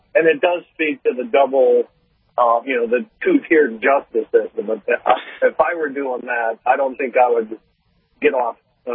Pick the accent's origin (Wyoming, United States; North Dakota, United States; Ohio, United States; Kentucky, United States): North Dakota, United States; Well, maybe you are, but we are from North Dakota.